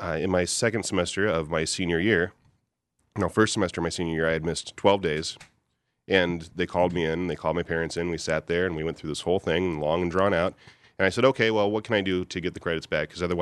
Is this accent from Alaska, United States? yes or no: no; Omaha, Nebraska, United States; Yeah, I hail from Omaha, Nebraska. I'm a Cornhusker.